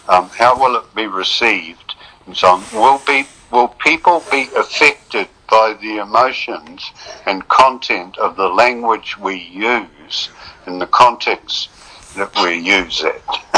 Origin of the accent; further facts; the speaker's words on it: London, United Kingdom; But, you know, as a Londoner, Juan, and as Londoners as well as New Zealanders and Colombians